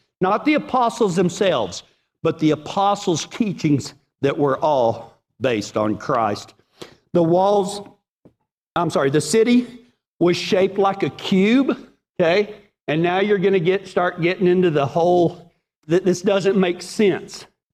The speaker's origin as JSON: {"language": "English", "region": "Texas", "country": "United States", "accent": "Texas", "said": "My Texas accent might not read well from Revelation, but let's try it."}